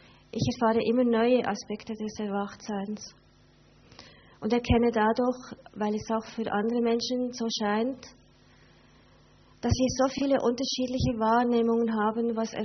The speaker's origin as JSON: {"language": "German", "country": "Switzerland", "second_language": "German", "said": "ich komme aus der Schweiz. Wenn ihr etwas nicht versteht, dann sagt es, weil Hochdeutsch sprechen ist für Schweizer eine Fremdsprache. Ich komme aus einer kleinen Stadt, die nennt sich tatsächlich Granja Bigot."}